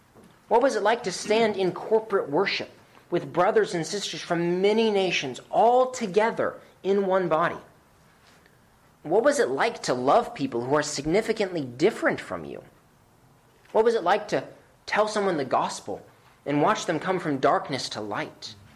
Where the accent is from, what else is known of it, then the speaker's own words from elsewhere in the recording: United States; Don't get me wrong, I love this country, and I thank God that I am an American.